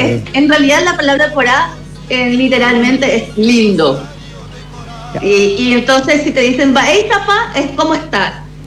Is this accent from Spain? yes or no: no; Paraguay; moved away; also born or lived in Chile; soy más chilena que paraguaya a esta altura de mi vida.